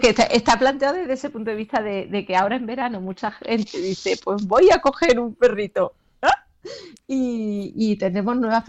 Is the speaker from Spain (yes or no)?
yes; Córdoba, Andalusia, Spain; now in Cádiz, Spain; en Córdoba, de donde yo soy, el golpe de calor se da con 40 y tanto